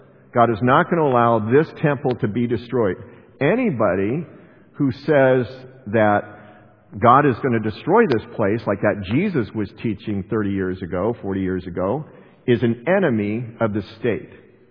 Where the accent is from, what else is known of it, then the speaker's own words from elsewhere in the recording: United States; And I'm an American, and don't they know?